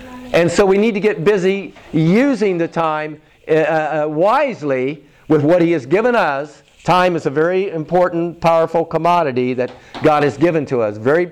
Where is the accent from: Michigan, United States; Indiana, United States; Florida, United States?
Indiana, United States; Brookville; born there; I was born in Brookville, Indiana, near Indianapolis, but I never lived there. But I'm a Hoosier as far as birth.